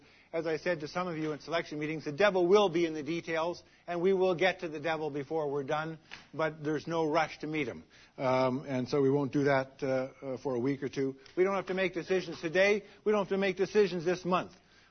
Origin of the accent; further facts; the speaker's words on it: Montreal, Quebec, Canada; I grew up in Montreal and as a consequence, I've become a lifelong Montreal Canadiens fan.